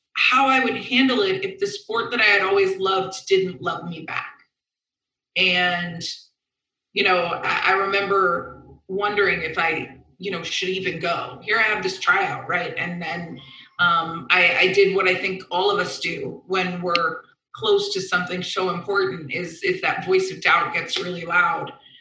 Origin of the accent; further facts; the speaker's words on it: Vero Beach, Florida, United States; So I grew up in Vero Beach, Florida. So football is like a way of life down there.